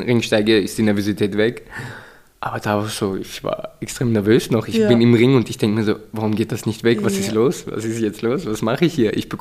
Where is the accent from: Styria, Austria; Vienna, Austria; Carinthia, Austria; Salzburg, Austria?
Vienna, Austria; born there; Ja, hier in Wien geboren. Gebürtiger Wien eigentlich, trotzdem keine Staatsbürgerschaft.